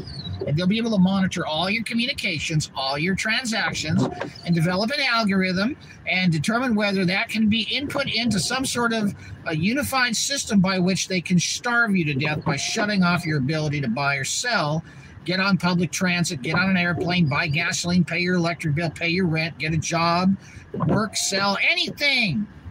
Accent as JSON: {"language": "English", "region": "California", "country": "United States", "tie": "born or raised there", "said": "I grew up in Orange County."}